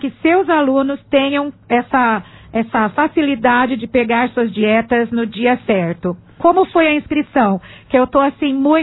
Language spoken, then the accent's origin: Portuguese; Monte Alto, São Paulo, Brazil; essa população de Monte Alto, que é a minha terra, né? A nossa terra.